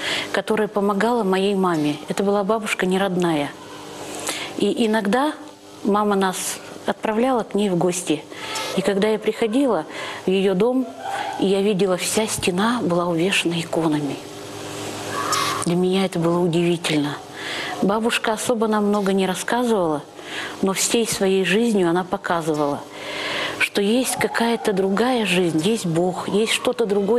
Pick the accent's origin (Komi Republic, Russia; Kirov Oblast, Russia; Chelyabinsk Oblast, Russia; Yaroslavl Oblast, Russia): Kirov Oblast, Russia; Yurya; born there; Мама была вологодская. Под Юрьей там было поселение. Я уже сама родилась в Юрье.